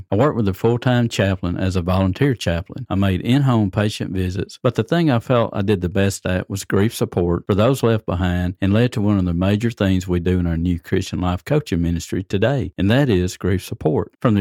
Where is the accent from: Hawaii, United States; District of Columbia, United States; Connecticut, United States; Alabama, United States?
Alabama, United States; Muscle Shoals; I read an article about the music industry in my hometown, Muscle Shoals, Alabama.